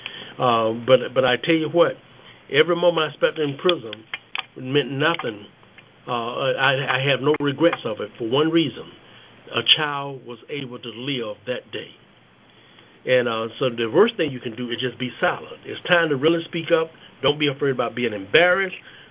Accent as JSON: {"language": "English", "region": "South Carolina", "country": "United States", "tie": "born or raised there", "said": "When I grew up in the South, like Bishop Jackson was saying, especially in South Carolina, blacks was not allowed to be downtown at sundown."}